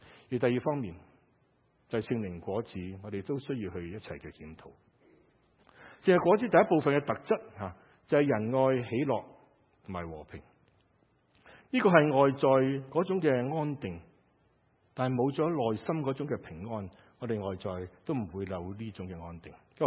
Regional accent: Hong Kong; now in Canada; 我们在加拿大都是一个公民，虽然我们是香港的公民，但是我们来到北美的时候

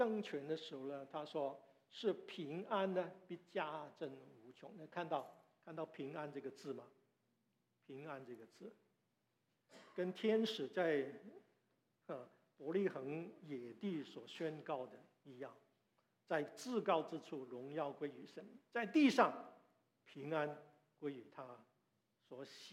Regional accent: Hong Kong; 虽然我在香港长大，我也念中国历史

